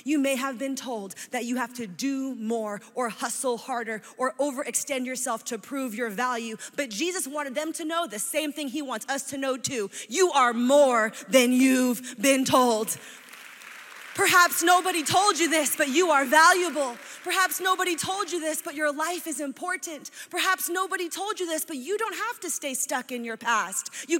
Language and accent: English; San Francisco, California, United States; It's like if you came to my hometown and you were like … have you heard of the Golden Gate Bridge?